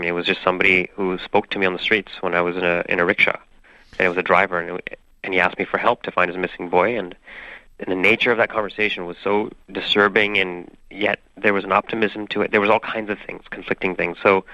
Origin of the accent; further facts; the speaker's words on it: Toronto, Ontario, Canada; born there; I was born in Toronto, in Canada, my parents are from India, I spoke the language growing up, so I had that kind of connection.